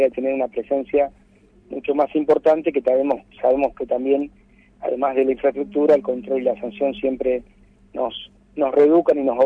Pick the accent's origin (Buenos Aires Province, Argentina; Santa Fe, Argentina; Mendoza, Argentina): Santa Fe, Argentina; como santafesinos, tenemos que establecer de alguna manera acordada con Nación un tercer rango de rutas